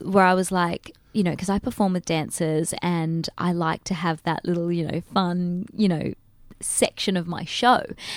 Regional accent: Perth, Western Australia, Australia; So that one's called … that's all about Perth and my hometown.

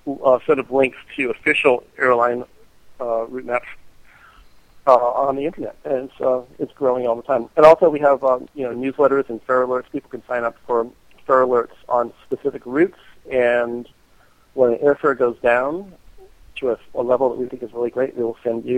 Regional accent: Boston, Massachusetts, United States; born there; I was born in Boston, so I could watch the planes take off and land.

